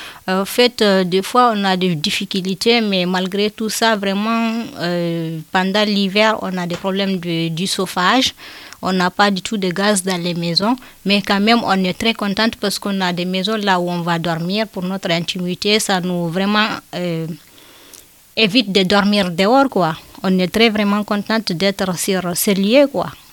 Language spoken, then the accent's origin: French; Guinea; now in France; je viens de Guinée-Conakry, je suis en France depuis 2018